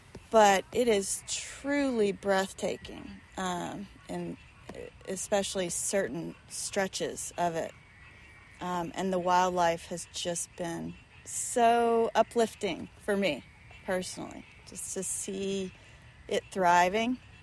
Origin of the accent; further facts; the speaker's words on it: Georgia, United States; I wasn't ever taught the watersheds growing up in Georgia.